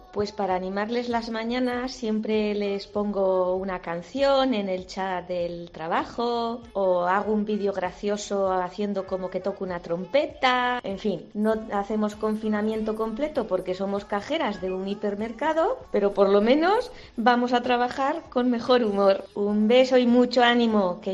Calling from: Mulastrain, Navarre, Spain; de Mulastrain, Navarra.

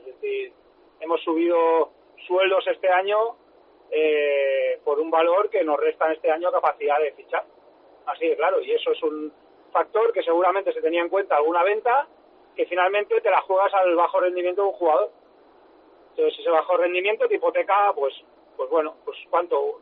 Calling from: Pineda de Mar, Catalonia, Spain; de Pineda de Mar.

